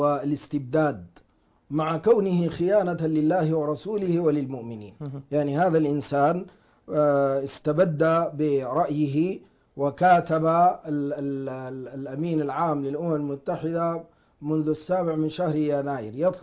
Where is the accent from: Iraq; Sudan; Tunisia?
Sudan; عندنا في السودان قضاء، وهذا القضاء عنده تاريخه